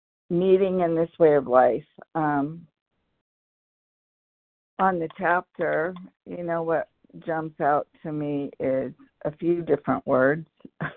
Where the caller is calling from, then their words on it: California, United States; from Southern Cali